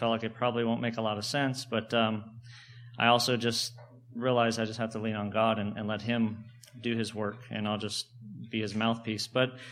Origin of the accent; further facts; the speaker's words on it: California, United States; also born or lived in Texas; Growing up in California and then in Texas for a long time, I was used to cities with a lot of growth and new construction